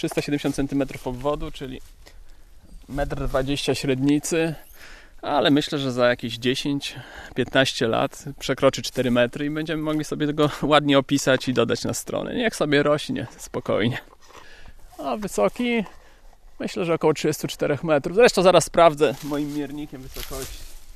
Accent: Lublin, Lublin Voivodeship, Poland; Miałem wtedy 14 lat, 83 rok, byłem uczniem 8 klasy szkoły podstawowej. Przyjechałem z Lublina do babci, wybrałem się do lasu.

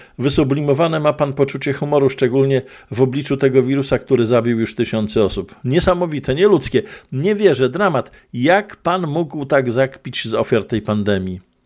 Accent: Białystok, Podlaskie Voivodeship, Poland; born there; Jako białostoczaninowi z urodzenia jest mi za pana po prostu wstyd.

